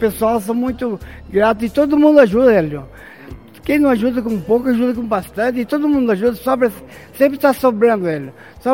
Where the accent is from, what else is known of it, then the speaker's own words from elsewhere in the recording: Santa Catarina, Brazil; now in Barra Bonita, Brazil; A gente, nós viemos de Santa Catarina, aqui para Barra Bonita, em 68. Faz 54 anos. Faz 54 anos. Então a gente morou aqui direto, né? Viveu aqui.